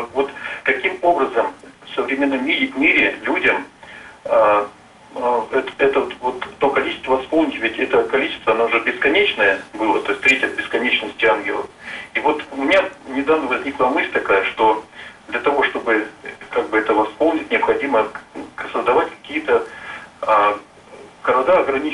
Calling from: Yekaterinburg, Sverdlovsk Oblast, Russia; Я звоню из Екатеринбурга. Мне 50 лет.

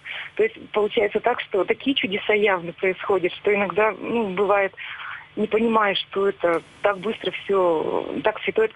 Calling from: Komsomolsk-on-Amur, Khabarovsk Krai, Russia; Алло, здравствуйте. Я вам звоню из Комсомольска-на-Амуре.

